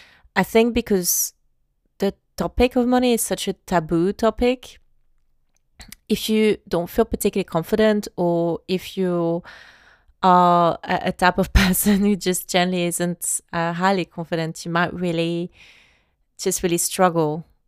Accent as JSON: {"language": "English", "country": "France", "said": "I mean, I'm from France and I feel like France is way worse than the UK"}